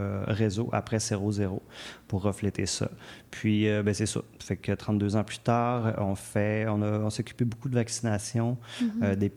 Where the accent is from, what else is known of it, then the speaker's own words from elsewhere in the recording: Quebec, Canada; now in Montreal, Canada; Je viens du Lac-Saint-Jean. Je suis à Montréal depuis 23 ans quand même.